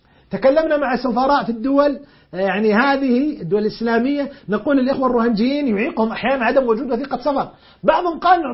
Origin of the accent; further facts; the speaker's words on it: Saudi Arabia; كل الحكومات والجامعات والمؤسسات عندنا في المملكة العربية السعودية